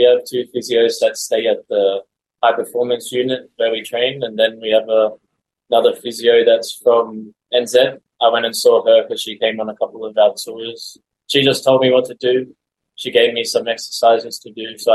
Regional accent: Australia; I didn't really have it growing up in Australia.

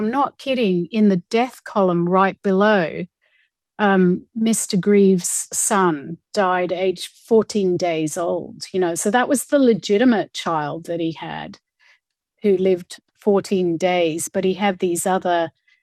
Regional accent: Hong Kong; growing up in Hong Kong, I always wondered, was I white or was I, I knew my mum was part Chinese.

